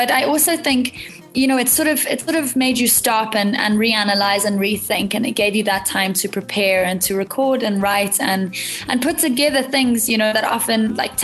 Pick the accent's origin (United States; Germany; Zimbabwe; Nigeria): Zimbabwe; Harare; Yeah, so I grew up in Harare, which is the capital of Zimbabwe, a couple of blocks down from the city center. And I grew up in a very musical home.